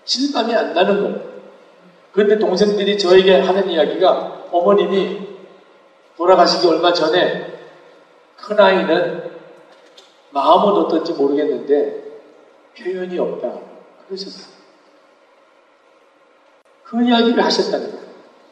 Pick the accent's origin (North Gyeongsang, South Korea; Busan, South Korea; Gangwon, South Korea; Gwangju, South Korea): Busan, South Korea; 저는 부산에서 자랐습니다.